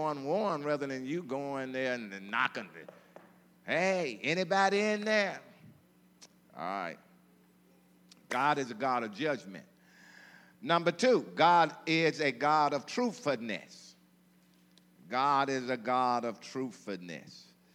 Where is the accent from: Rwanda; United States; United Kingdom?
United States; Mississippi; now in Texas, United States; You know, I'm from Mississippi, you know.